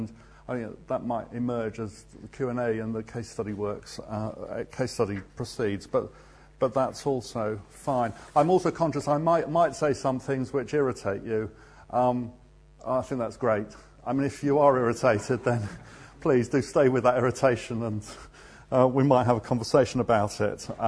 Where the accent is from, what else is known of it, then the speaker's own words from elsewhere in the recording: Guildford, South East England, United Kingdom; I come from Guildford, so everything else in the... It's past the Thames and onwards.